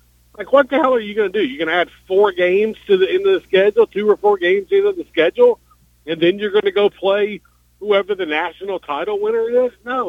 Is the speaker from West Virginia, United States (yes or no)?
no; Alabama, United States; Well, the Alabama State Trooper already got me right when I got back into my home state.